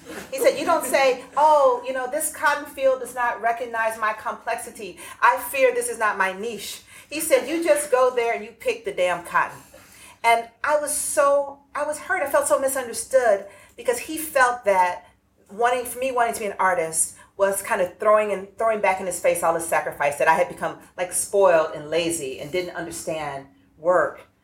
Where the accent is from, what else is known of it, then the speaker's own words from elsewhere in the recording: Atlanta, Georgia, United States; I grew up in the urban South. I grew up in Atlanta, a major city. My parents grew up in small Southern towns.